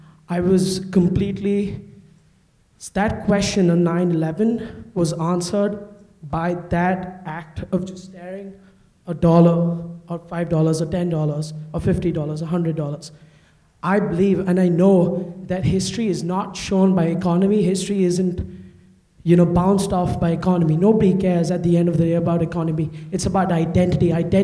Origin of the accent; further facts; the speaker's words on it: Kolkata, West Bengal, India; West Bengal isn't, I'm from Calcutta.